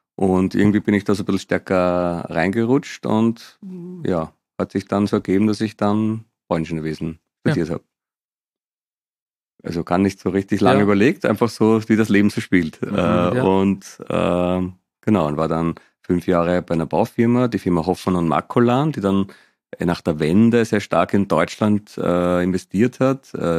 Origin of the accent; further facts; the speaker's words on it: Vienna, Austria; born there; Ich bin geboren in Wien